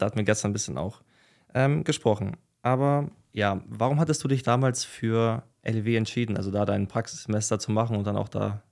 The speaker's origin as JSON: {"language": "German", "town": "Kassel", "region": "Hesse", "country": "Germany", "said": "Ich komme ja ursprünglich auch aus Kassel, habe dann da auch Eishockey gespielt"}